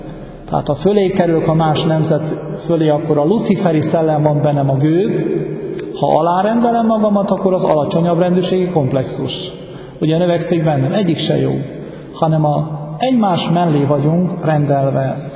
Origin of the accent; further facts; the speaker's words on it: Transylvania, Romania; Vagy mi, akik hogy ott vagyunk ugye Erdélyben, mert ugye a románokon a többségben, akkor mi lent vagyunk.